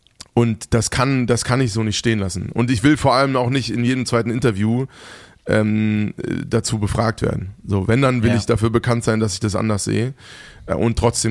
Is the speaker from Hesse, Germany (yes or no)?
yes; Hesse, Germany; Ich bin bei Frankfurt aufgewachsen.